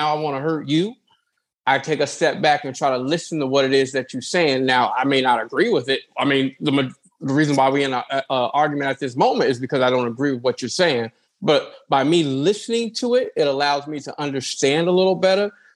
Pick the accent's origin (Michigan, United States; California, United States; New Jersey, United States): New Jersey, United States; because I am from Jersey